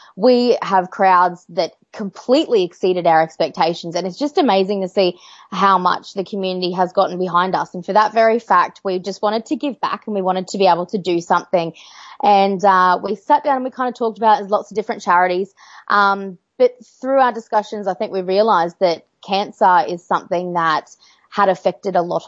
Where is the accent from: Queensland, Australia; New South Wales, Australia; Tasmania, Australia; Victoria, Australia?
Queensland, Australia; also born or lived in Adelaide, Australia; I'm actually from Central Queensland originally, and then went to Adelaide for 3 years doing radio, and then ended up on the coast.